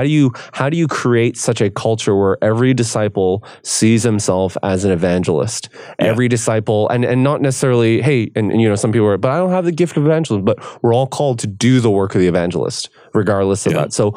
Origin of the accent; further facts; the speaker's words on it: Canada; I'm a Canadian.